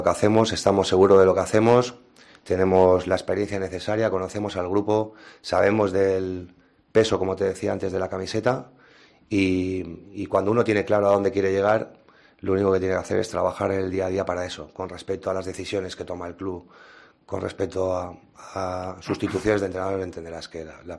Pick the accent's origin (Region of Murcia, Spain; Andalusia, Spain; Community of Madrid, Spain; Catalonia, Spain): Catalonia, Spain; Tarragona; sabéis que soy de Tarragona, mi madre, mis hermanos, mis sobrinos viven en Tarragona y vengo habitualmente a verlos cuando puedo.